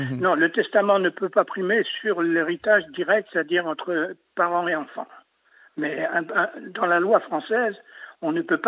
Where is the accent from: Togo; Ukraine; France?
France; Evreux, Normandy; qui connaissez bien Évreux, parce que je suis d'Évreux aussi